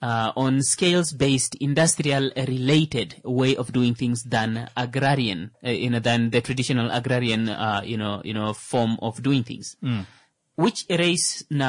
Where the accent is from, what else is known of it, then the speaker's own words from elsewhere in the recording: Kavango, Namibia; It's a good thing I'm from Kavango.